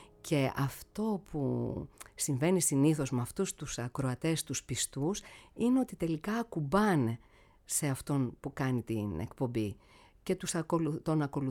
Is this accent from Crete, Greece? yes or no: no; Thessaloniki, Central Macedonia, Greece; σε ξέρω χρόνια, από τότε που πρώτο ήρθα από τη Θεσσαλονίκη.